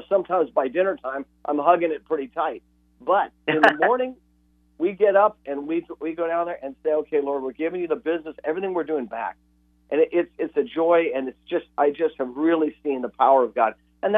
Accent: Burbank, California, United States; I'm a schmagoodle from Burbank.

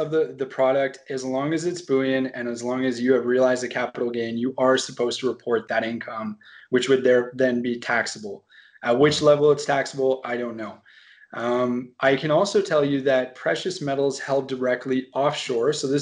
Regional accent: Canada; I didn't even grow up in the United States. So I grew up in Canada

